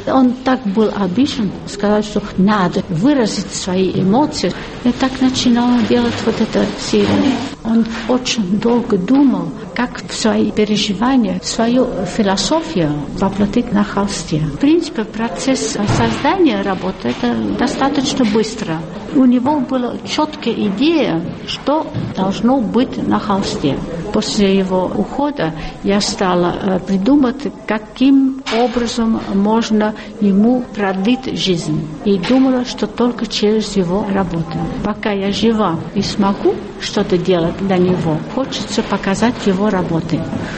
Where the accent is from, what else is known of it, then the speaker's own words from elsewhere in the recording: Belgium; now in Moscow, Russia; Я сама из Бельгии.